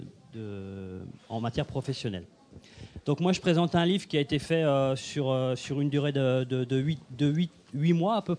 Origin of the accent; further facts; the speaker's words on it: France; now in Belgium; je suis originaire de France. Je travaille depuis 26 ans en pâtisserie et depuis 10 ans, plus particulièrement en chocolat. Et ça fait 12 ans que je travaille aussi en Belgique.